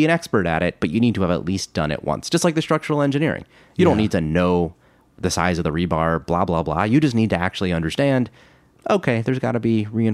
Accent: New Jersey, United States; This is in New Jersey in Monmouth County.

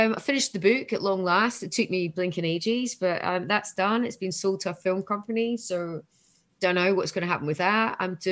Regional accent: Scotland, United Kingdom; And I'm Scottish. I'm hard as.

